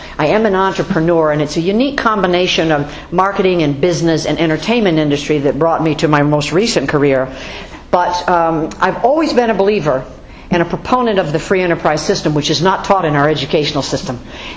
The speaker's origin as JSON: {"language": "English", "town": "Eureka", "region": "Montana", "country": "United States", "said": "I'm from Eureka. So didn't have too long a drive down here today."}